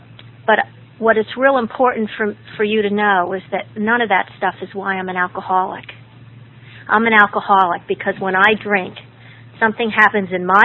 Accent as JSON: {"language": "English", "region": "Pennsylvania", "country": "United States", "tie": "born there", "said": "I have sisters that are Terry Ann and Mary Sue, and I was born in Pennsylvania."}